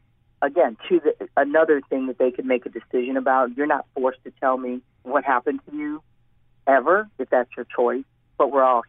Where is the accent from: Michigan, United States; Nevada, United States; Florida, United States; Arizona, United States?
Michigan, United States; Detroit; I'm from Detroit. Right now it's going to take place in 1920s to 1940s Detroit.